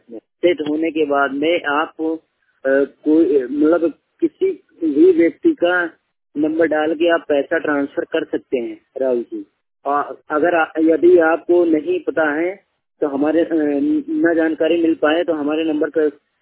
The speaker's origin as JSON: {"language": "Hindi", "town": "Barabanki", "region": "Uttar Pradesh", "country": "India", "said": "मैं बाराबंकी जिले से बिलोंग करता हूँ।"}